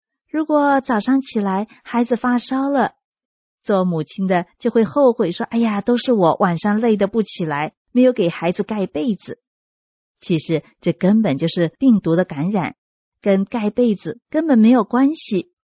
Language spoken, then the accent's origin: Chinese; China; 想想看，我们中国人啊，谁会喜欢去管人的闲事，碰到事情总是尽量的置身事外，免得自找麻烦啊。